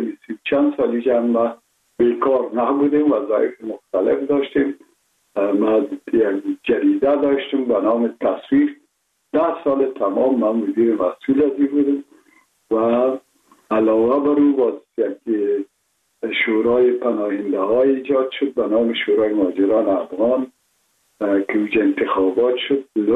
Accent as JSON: {"language": "Persian", "region": "Kabul", "country": "Afghanistan", "tie": "born there"}